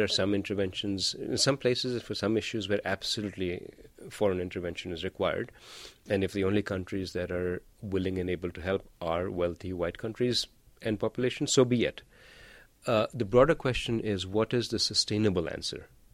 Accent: India; When I was growing up in India, you know, lived a perfectly normal middle-class life right next to a slum.

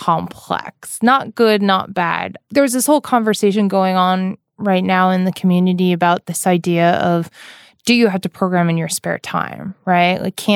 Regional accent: New York, United States; So especially in the East Coast, which is where I'm from New York

